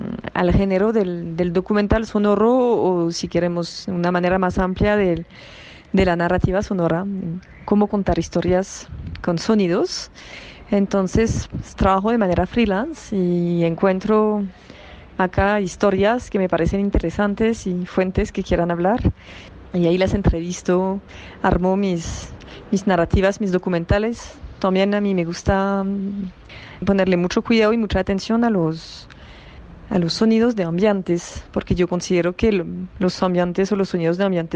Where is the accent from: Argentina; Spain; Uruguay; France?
France; Spanish is a second language; moved away as an adult; now in Colombia; Yo soy periodista francesa, pero llevo ya más de 10 años radicada en Colombia, donde yo vivo y trabajo.